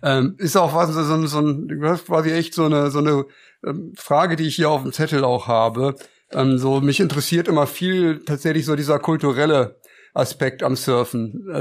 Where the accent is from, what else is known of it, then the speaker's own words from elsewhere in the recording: Northern Germany, Germany; ich komme ja aus dem Norden